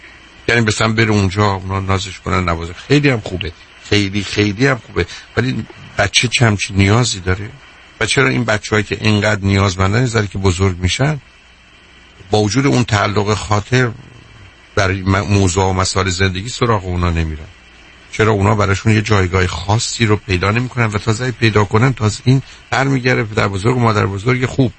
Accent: Iran; ما ایرانی هستیم. هستیم که هستیم.

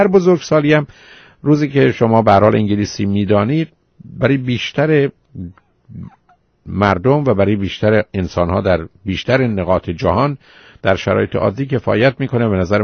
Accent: Iran

